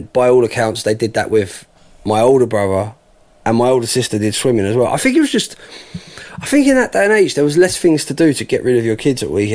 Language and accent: English; Enfield, London, United Kingdom; born there; So, although I was born in Enfield